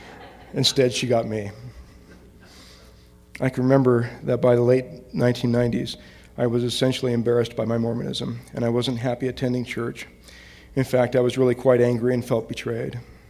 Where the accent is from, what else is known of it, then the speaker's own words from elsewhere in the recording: Utah, United States; At church, I bumped into an acquaintance from my hometown in Utah.